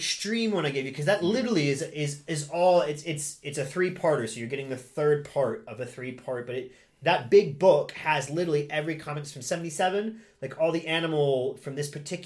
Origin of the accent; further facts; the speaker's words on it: United States; And don't get me wrong, I'm an American, so I know how it is.